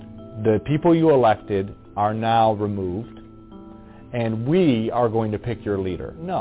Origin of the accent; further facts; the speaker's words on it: Detroit, Michigan, United States; Growing up in Metro Detroit, I've always stayed up to date with what was happening in the city and in the district